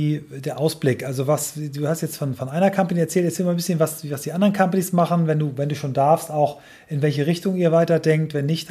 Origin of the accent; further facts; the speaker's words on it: Kiel, Schleswig-Holstein, Germany; aus meiner Heimatstadt Kiel